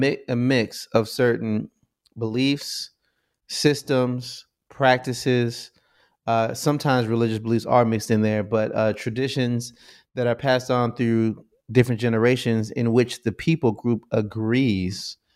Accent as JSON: {"language": "English", "country": "United States", "tie": "born or raised there", "said": "That was a cultural class because I'm growing up in America where that doesn't mean anything."}